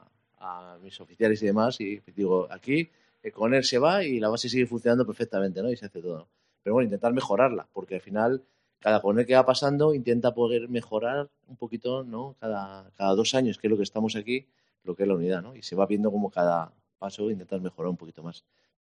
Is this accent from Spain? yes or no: yes; Madrid, Community of Madrid, Spain; Yo soy de Madrid, ¿no?